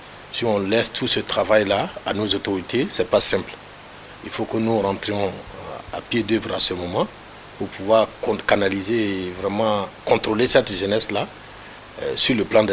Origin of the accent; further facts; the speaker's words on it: Côte d’Ivoire; born there; Ahmed Savadogo, c'est un opérateur économique burkinabé en Côte d'Ivoire.